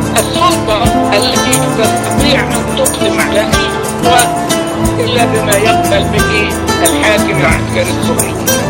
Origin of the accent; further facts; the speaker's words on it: Palestine; نحن لا نستطيع كفلسطينيين الا ان نكون خلف ما تراه المقاومه